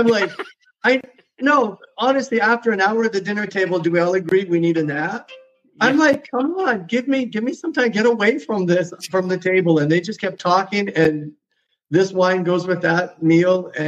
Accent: Calgary, Alberta, Canada; as Canadians, we just did turkey and ham. And as a Canadian, we just try and be like Americans

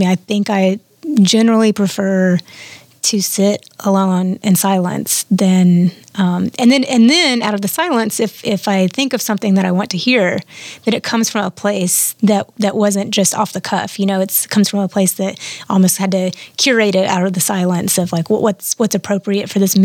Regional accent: Birmingham, Alabama, United States; born there; I was born in Birmingham, Alabama, and my parents moved around quite a bit

